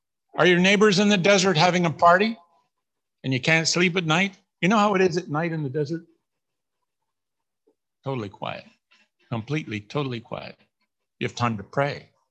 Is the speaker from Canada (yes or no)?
yes; Canada; born there; You know, I was born in Canada